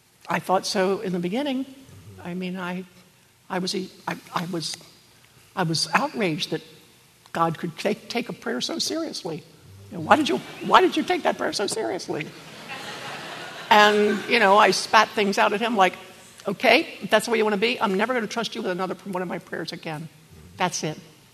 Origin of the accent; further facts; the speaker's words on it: Maryland, United States; Because I'm from Maryland.